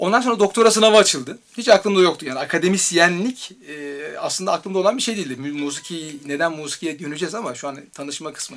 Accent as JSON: {"language": "Turkish", "region": "Istanbul", "country": "Turkey", "tie": "born there", "said": "Ben İstanbul Beykoz doğumluyum."}